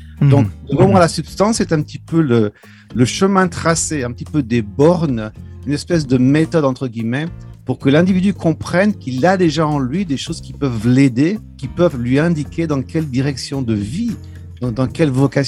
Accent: Annecy, Auvergne-Rhône-Alpes, France; je suis né à Annecy quand même, c'est pas n'importe

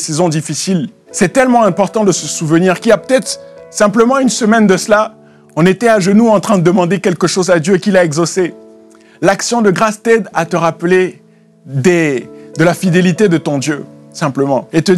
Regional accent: France; en tant que Français, on nous dit souvent qu'on est souvent en train de se plaindre

